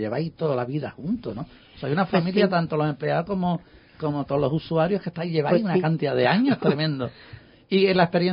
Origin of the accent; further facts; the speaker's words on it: Bolonia, Andalusia, Spain; No, pero lo cierto es que en Bolonia, yo me crié en Bolonia.